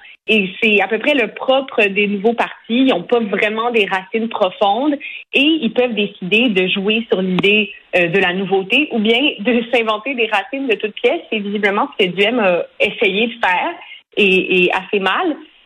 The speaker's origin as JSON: {"language": "French", "region": "Quebec", "country": "Canada", "said": "quand on est Canadien, Québécois"}